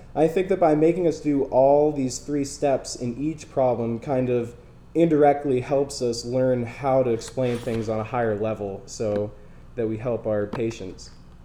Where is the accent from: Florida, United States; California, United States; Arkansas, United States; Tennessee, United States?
California, United States; Dana Point; I'm from Dana Point up in Orange County.